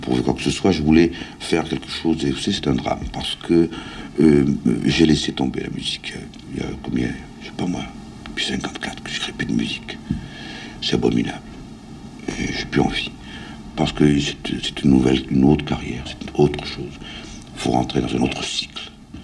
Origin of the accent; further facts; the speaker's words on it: Monaco; Moi, je suis monégasque.